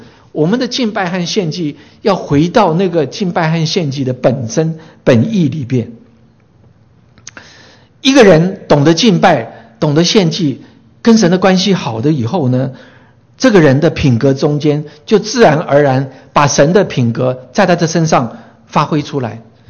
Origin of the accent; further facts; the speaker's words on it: Taiwan; 我们从小在台湾长大